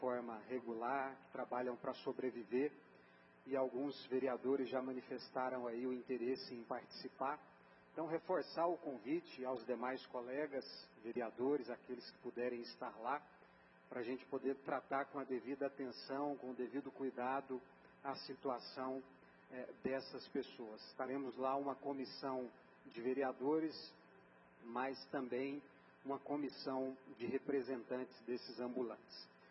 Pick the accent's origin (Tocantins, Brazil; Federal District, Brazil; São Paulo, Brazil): Tocantins, Brazil; Arraias; also born or lived in Formosa, Goiás; now in Anápolis, Brazil; sou natural … da cidade de Formosa, Goiás, e fui criado em Arraias, no Tocantins.